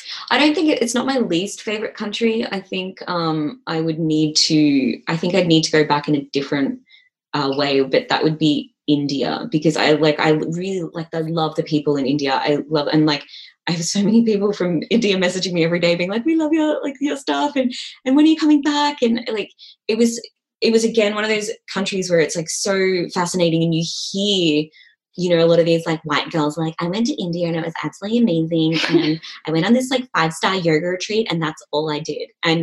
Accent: Malaysia; I'm from Malaysia as well.

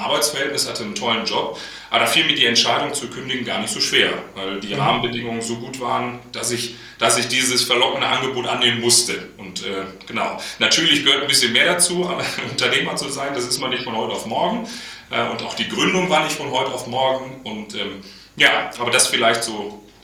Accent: Münster, North Rhine-Westphalia, Germany; Ich bin gebürtiger Münsteraner, also wirklich in Münster geboren. Der einzige bei Kaitos, der aus Münster kommt.

